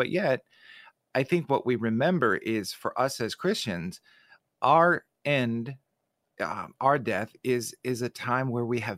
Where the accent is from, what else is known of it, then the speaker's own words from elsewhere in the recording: Midwest, United States; Growing up in the Midwest, if we knew a tornado was coming, the sky would turn this weird shade of green.